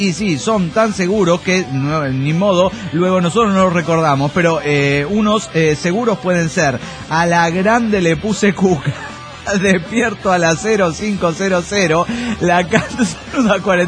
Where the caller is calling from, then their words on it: Salinas Victoria, Nuevo León, Mexico; Aquí en Salinas, Canon. Victoria, Nuevo León, México. ¿Cómo están, cabrones? Aquí reportándome desde mi nueva ubicación.